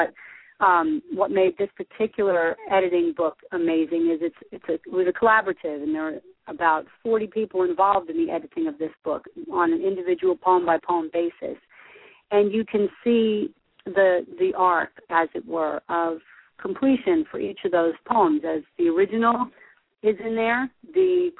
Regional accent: New Jersey, United States; as you all know, I'm from New Jersey

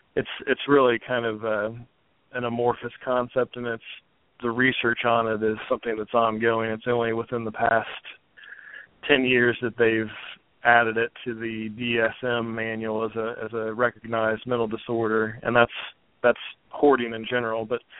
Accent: Dayton, Ohio, United States; moved away as an adult; Well, originally I'm from Dayton, Ohio, and I grew up in the Ohio area. That's where I went to undergraduate and graduate school.

